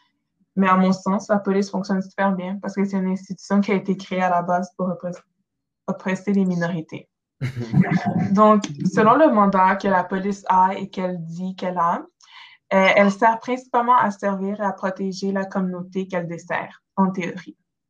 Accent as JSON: {"language": "French", "town": "Montreal", "region": "Quebec", "country": "Canada", "said": "Moi, personnellement, je suis de Montréal"}